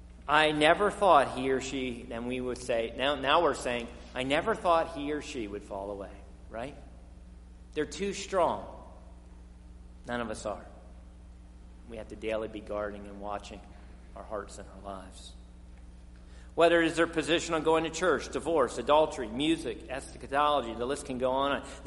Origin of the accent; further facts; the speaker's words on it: Philadelphia, Pennsylvania, United States; I always get killed for it because I'm from Philadelphia area.